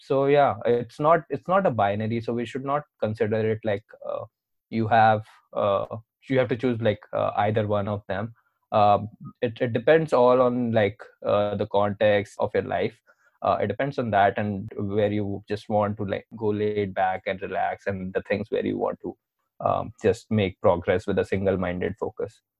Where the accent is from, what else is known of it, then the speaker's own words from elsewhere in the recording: Delhi, India; Born and brought up in Delhi. Typical city guy, you can say.